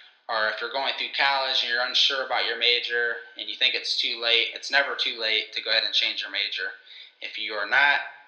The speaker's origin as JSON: {"language": "English", "region": "Ohio", "country": "United States", "tie": "born or raised there", "said": "I am born and raised in Northeast Ohio. I attended Barden High School for 4 years, where I played football there."}